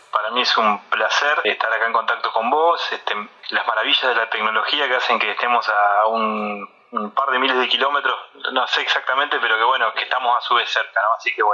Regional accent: Paysandú, Uruguay; Bueno, sí, yo soy nacido acá en Paysandú, soy oriundo de esta ciudad. Si bien he sido siempre un trotamundos, me siento identificado con muchos lugares de otras latitudes, pero sí, soy de Paysandú

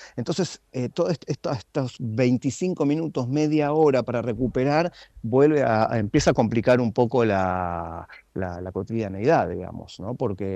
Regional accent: Argentina; pero como argentino, yo los invitaría a ponerse en lugar de tener que ver a los vecinos

